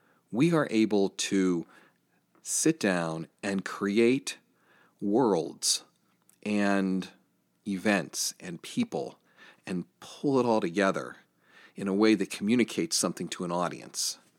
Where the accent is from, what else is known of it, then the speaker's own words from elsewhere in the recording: Johnstown, Pennsylvania, United States; If you're from the Johnstown area or live in the Johnstown area, Johnstown, Pennsylvania, my hometown